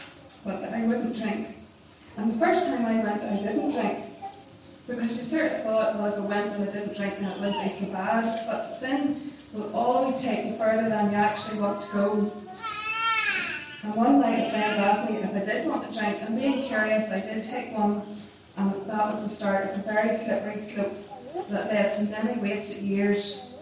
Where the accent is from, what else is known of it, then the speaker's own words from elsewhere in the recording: Annaghlock, Northern Ireland, United Kingdom; So I grew up in Annaghlock and I attended Lorne Free Presbyterian Church, and then later Annaghlock Free Presbyterian Church